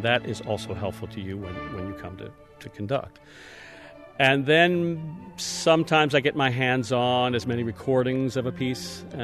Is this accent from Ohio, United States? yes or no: no; Philadelphia, Pennsylvania, United States; Yeah, I grew up in Philadelphia. I went to the Philadelphia Musical Academy, then to the University of the Arts, spent a summer or two in Europe studying early music